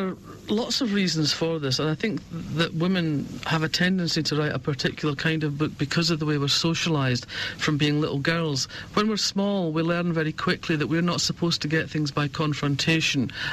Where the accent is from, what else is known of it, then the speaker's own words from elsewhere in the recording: Scotland, United Kingdom; I mean, I grew up in Fife, which is, you know, that bit in Scotland on the east coast where you've got the Firth of Forth to the south and the Firth of Tay to the north.